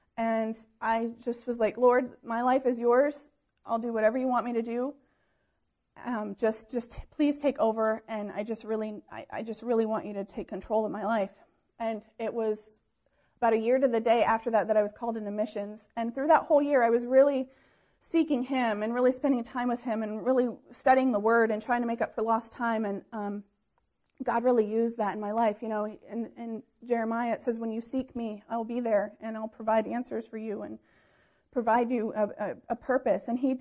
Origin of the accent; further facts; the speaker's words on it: Port Allegheny, Pennsylvania, United States; I grew up in Port Allegheny